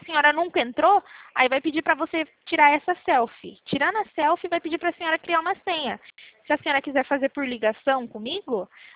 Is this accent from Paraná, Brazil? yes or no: no; São Paulo, Brazil; Eu sou de São Paulo.